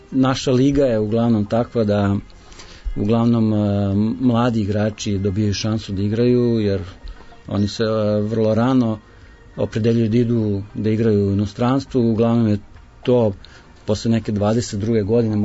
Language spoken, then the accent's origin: Serbian; Belgrade, Serbia; oni znaju da ja dolazim iz Beograda